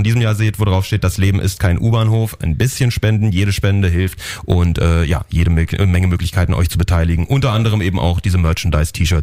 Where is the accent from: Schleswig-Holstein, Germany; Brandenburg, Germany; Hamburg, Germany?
Brandenburg, Germany; Ich bin in Brandenburg aufgewachsen. Bei uns haben sich die Protestanten mit den drei Katholiken aus dem Dorf halt irgendwie getroffen.